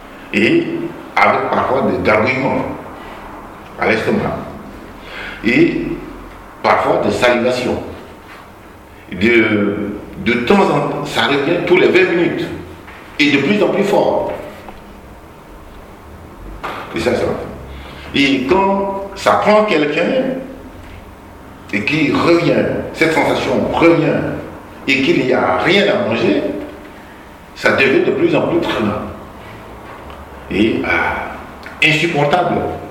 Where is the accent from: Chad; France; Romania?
Chad; nous sommes originaires du Tchad. Nous sommes nés et nous avons grandi là-bas. Nous sommes mariés. Ensuite, nous avons quitté pour venir étudier ici avec l'intention de retourner servir, travailler au Tchad.